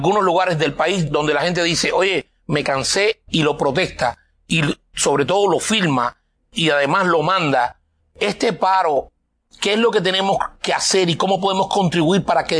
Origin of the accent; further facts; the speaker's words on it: Cuba; yo lo siento como cubano